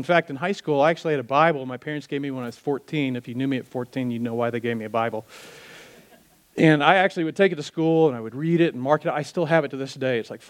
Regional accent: Wisconsin, United States; now in Wichita, United States; And so my dad and I moved from Wisconsin to Wichita. And part of that, we had some extended family in the area.

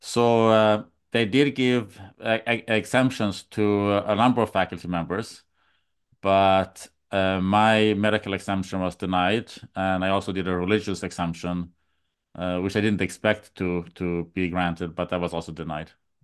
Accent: Sweden; I'm from Sweden

